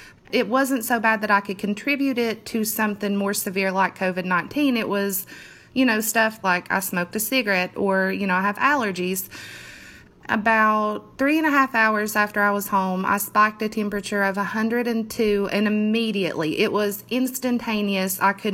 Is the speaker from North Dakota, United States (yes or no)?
no; Chapmanville, West Virginia, United States; I am 29 years old. I am from Chapmanville, West Virginia. I've lived in West Virginia my whole life.